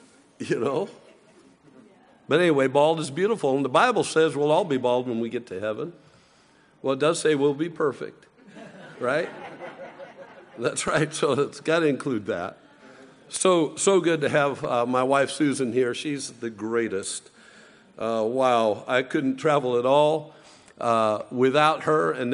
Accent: United States; And I'm American, you know.

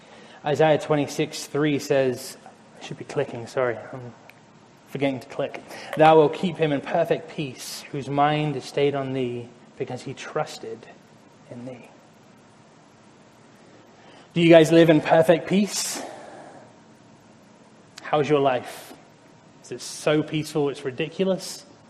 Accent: Andover, South East England, United Kingdom; moved away; I grew up in Andover in England, a small little town.

